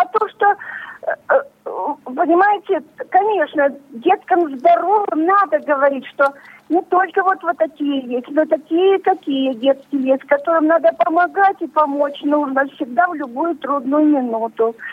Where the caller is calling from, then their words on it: Simferopol, Crimea, Ukraine; Я звоню из Симферополя.